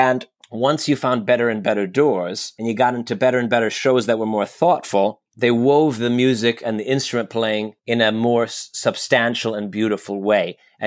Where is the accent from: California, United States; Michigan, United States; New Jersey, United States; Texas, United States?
Michigan, United States; Detroit; And I'm from Detroit, and I went to school in Detroit at Wayne State University there.